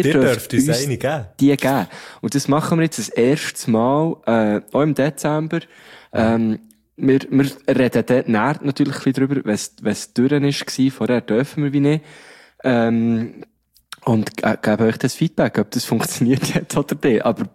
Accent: Thun, Bern, Switzerland; Und das, meine Heimatstadt. Wie schön.

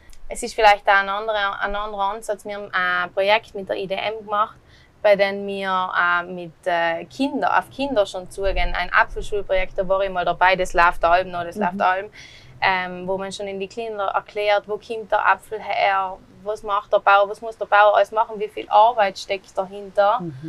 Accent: Kaltern, Trentino-Alto Adige, Italy; ich bin eine gebürtige Kalterin, bin da aufgewachsen und wir haben als Familie eben da gewohnt, aber meine Mama ist von Derlan.

